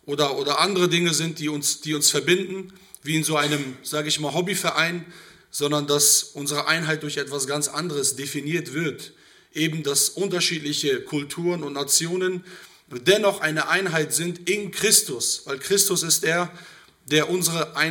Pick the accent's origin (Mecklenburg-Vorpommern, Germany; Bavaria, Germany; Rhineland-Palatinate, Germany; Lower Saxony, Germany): Lower Saxony, Germany; Soltau; Wir kommen aus Soltau.